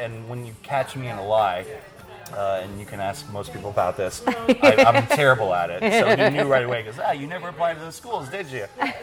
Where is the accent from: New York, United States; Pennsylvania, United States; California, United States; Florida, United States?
Florida, United States; Miami; moved away; No, I moved here in 99. I grew up in Miami, Florida.